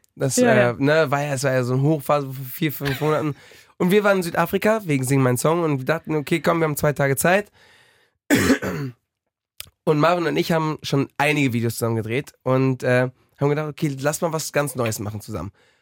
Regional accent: Spain; Einfach weil in Spanien, es ist schon dann sehr schwer, ich bin in Spanien aufgewachsen

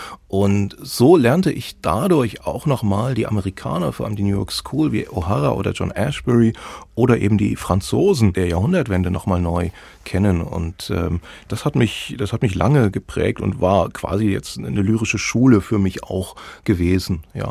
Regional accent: Oberndorf, Thuringia, Germany; also er hat sich mit der Chronik des Dorfs, Oberndorf, wo ich aufgewachsen bin, beschäftigt

